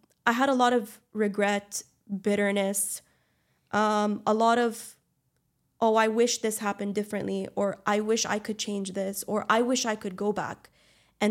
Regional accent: Dubai, United Arab Emirates; also born or lived in Los Angeles; like me growing up in Dubai

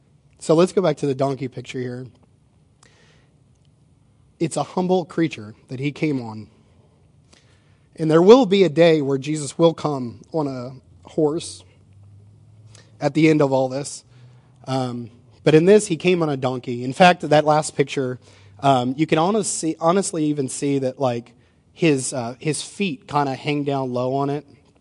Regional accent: New Orleans, Louisiana, United States; I grew up in New Orleans. Parades are awesome.

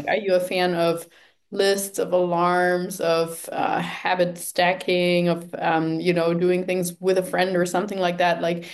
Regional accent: Germany; English is a second language; moved away as an adult; And sometimes I think I'm German. I was born in Germany, lived there until I was about 19.

